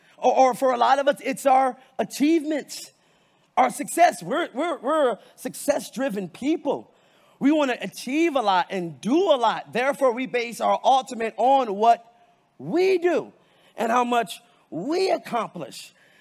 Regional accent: Strongsville, Ohio, United States; I'm going to take you back to 2001 when I grew up in Strongsville, Ohio

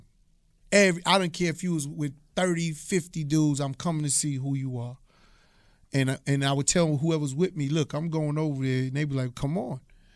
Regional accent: Hollis, New York, United States; Right, I'm from Hollis, Queens. A lot of those dudes was from Shadyville. Shadyville's right next to Hollis.

